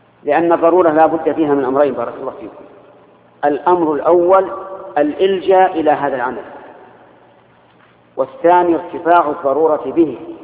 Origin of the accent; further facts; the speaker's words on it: Al-Qassim, Saudi Arabia; وتعرف عندنا في القصيم بالسميره